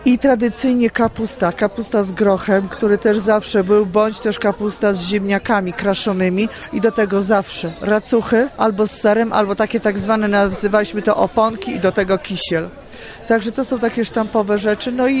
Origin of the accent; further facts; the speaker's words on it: Jabłoń, Lublin Voivodeship, Poland; Tak, ja pochodzę z gminy Jabłoń, jestem rodowitą jabłonianką, jestem dyrektorem Gminnego Ośrodka Kultury w Jabłoniu.